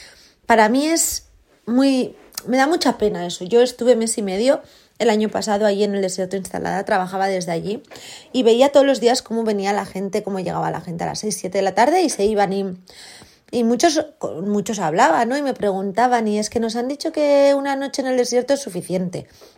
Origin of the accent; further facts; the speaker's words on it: Basque Country, Spain; No sé, yo soy del País Vasco, tardo menos en coger un vuelo e ir a Marruecos que coger el coche e ir a Valencia.